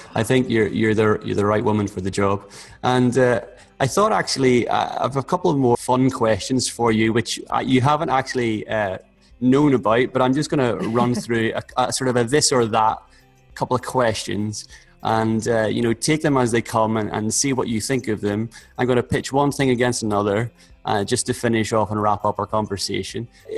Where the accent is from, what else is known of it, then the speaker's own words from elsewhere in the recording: Belfast, Northern Ireland, United Kingdom; because he actually comes from just very close to where I was brought up and live in Belfast, Northern Ireland.